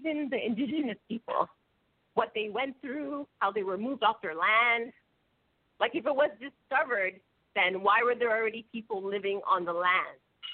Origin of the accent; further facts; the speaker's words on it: Canada; So, like, I'm from Canada. We need to take care of the issues that are happening here